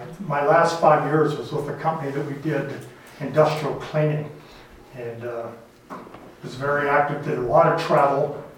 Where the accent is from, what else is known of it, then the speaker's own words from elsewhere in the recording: Pennsylvania, United States; also born or lived in West Virginia; I taught high school biology for 5 years back in West Virginia, moved back to Pennsylvania, which is my hometown.